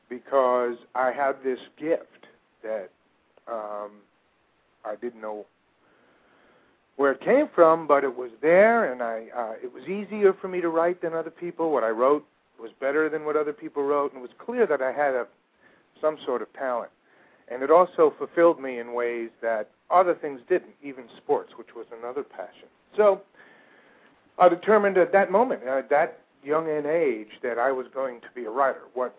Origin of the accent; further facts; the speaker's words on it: New Jersey, United States; I grew up in a suburb of New York in New Jersey.